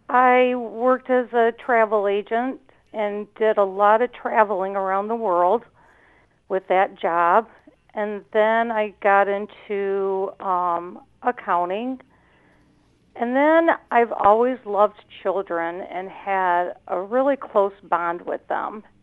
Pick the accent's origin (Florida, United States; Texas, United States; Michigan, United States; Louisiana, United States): Michigan, United States; Detroit; now in Upper Peninsula, United States; I did. I grew up in the Detroit area, and then my family started to migrate up to the UP.